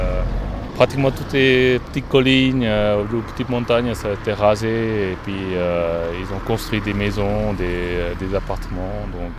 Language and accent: French; South Korea; now in La Chaux-de-Fonds, Switzerland; Et je viens de la Corée du Sud.